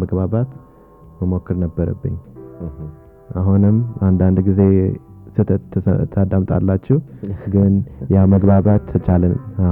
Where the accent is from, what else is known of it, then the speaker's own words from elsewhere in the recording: Dallas, Texas, United States; born there; Amharic is a second language; እንግዲህ በትውልዴ እዛ ዳላስ ቴክሳስ ነው የተወለድኩት።